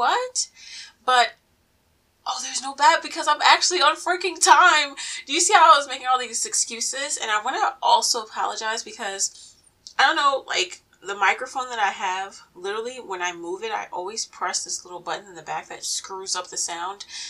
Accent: Maryland, United States; And I'm from Maryland and we love crabs. Maryland, USA, by the way.

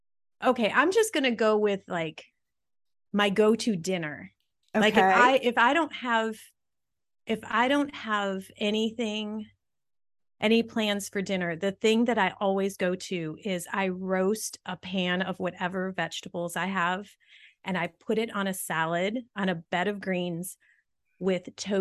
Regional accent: Toledo, Ohio, United States; now in Jacksonville, United States; I grew up in Toledo, Ohio.

